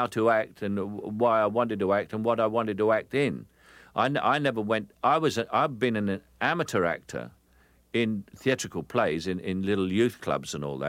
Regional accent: England, United Kingdom; born or raised there

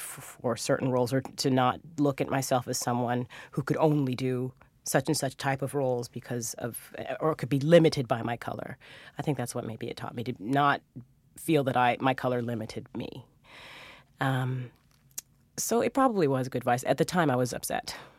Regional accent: Fresno, California, United States; I did. I remember when I was in high school hearing about the revival of Dreamgirls

